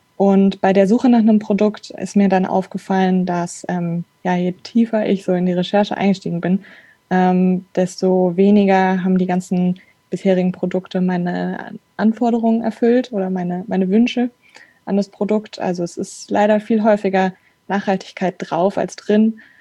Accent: Frankfurt, Hesse, Germany; now in Darmstadt, Germany; ich bin 25. Ich komme aus Frankfurt, bin aber jetzt schon seit einigen Jahren in Darmstadt.

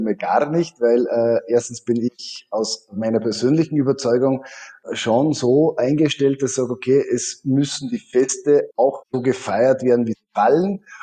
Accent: Ried im Innkreis, Upper Austria, Austria; Genau, ich bin ganz genau in meiner Heimat, in Ried im Innkreis. Das ist genau zwischen Salzburg und Passau. Und genau in der Mitte bin ich zu Hause und von hier aus bin ich zugeschaltet.

